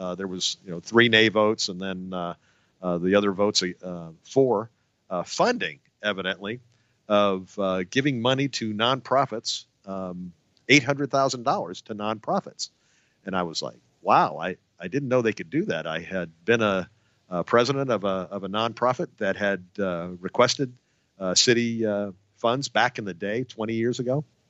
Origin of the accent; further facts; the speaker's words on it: Texas, United States; I grew up in Texas